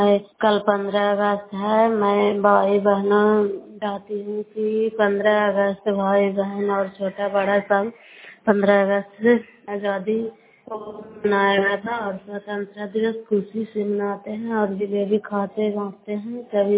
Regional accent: Bariyan, Bihar, India; मैं मकराता पंचायत ग्राम बारियान से बोल रही हूँ। मैं नालंदा जिला का रहने वाली हूँ। मैं किराए ब्लॉक से बोल रही हूँ।

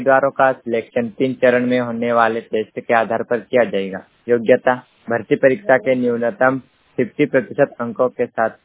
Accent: Andra, Uttar Pradesh, India; बड़ौन जिले के ग्राम पंचायत अंदरा का निवासी हूँ।

